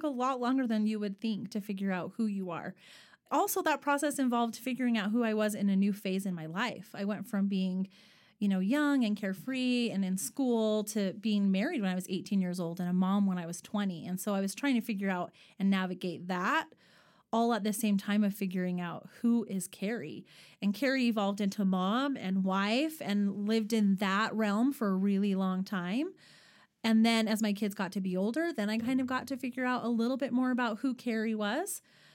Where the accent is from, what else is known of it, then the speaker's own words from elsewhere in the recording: Henderson, Nevada, United States; Well, I grew up in the Vegas area. So I was born and raised there, and I lived there for 36 years of my life.